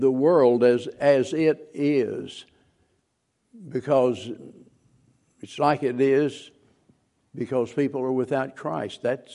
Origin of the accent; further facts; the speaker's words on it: the Ozarks, United States; And I come from the Ozarks, and there we've got cottonmouths and snakes, copperheads, cottonmouths.